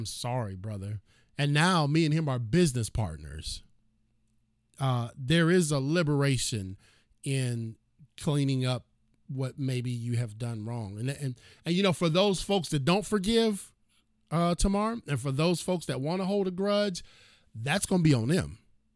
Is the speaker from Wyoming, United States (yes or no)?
no; Ohio, United States; I'm from Ohio, so you know how us folk act.